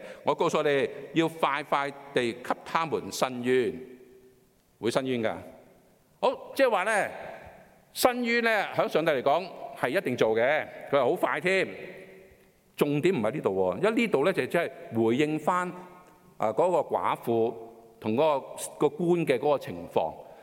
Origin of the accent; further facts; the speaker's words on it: China; 我哋中國人講就係和尚撐啊